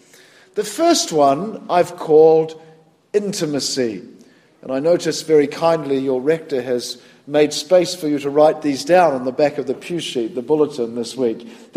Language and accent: English; New Zealand; accent: North American; now in New Jersey, United States; you can tell by my strong North American accent that I didn't grow up in these parts. I grew up in New Zealand